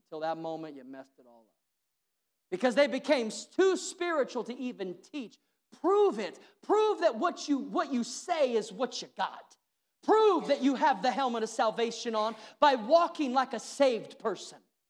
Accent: Missouri, United States; I'm from Missouri. The show me state.

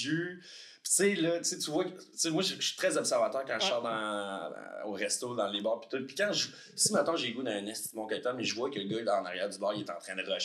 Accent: Quebec City, Quebec, Canada; j'ai 33 ans, je viens de Québec.

